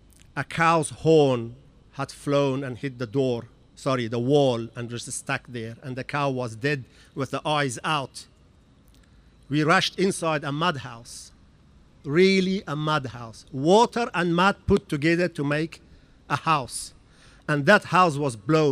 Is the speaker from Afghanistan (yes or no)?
yes; Afghanistan; I come from Afghanistan.